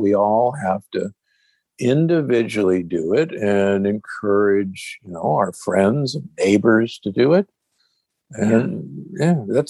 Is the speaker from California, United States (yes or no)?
no; Omaha, Nebraska, United States; You know, I grew up in Omaha, Nebraska, and knew tons of farmers in my family.